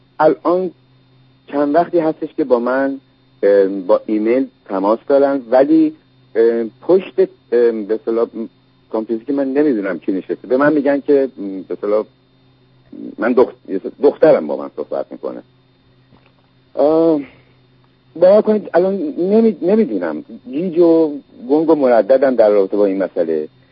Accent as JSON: {"language": "Persian", "country": "Iran", "said": "ما ایرانی هستیم،"}